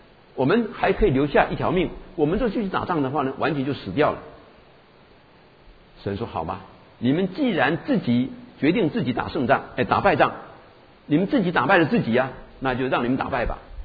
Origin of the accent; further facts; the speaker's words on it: China; 我们就想到我们中国人有一句话啊，能够马上得天下，不能够马上治天下